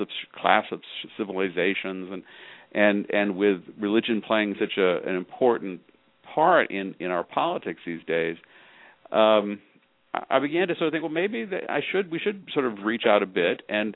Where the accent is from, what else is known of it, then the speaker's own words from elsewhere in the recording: New England, United States; I was not fully aware of that, I guess, even though I grew up in New England and should have been.